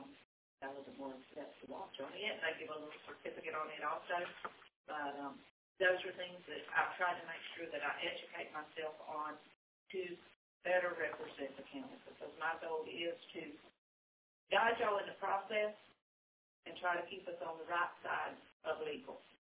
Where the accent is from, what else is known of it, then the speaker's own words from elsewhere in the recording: Florida, United States; I'm a lifelong resident in Dixie. We're all from Dixie, have been many generations. My heart's always been here. Went to school here.